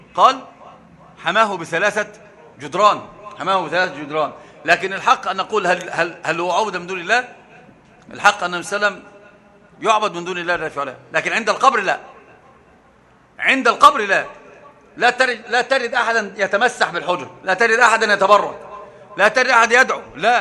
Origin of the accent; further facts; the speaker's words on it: Egypt; عندنا في مصر مثل عجيب وهو محقق البعيد عن العين